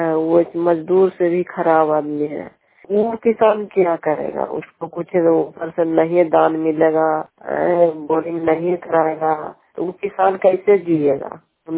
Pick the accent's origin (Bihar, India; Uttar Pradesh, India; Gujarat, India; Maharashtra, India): Bihar, India; घर खरवार, मैं हरनौत ब्लॉक के रहने वाली हूँ, जिला नालंदा।